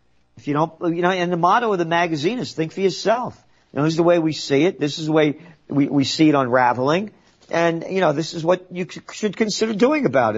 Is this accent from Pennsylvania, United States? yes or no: no; New York City, New York, United States; born there; I'm a Napolitano born in the Bronx, born to be free.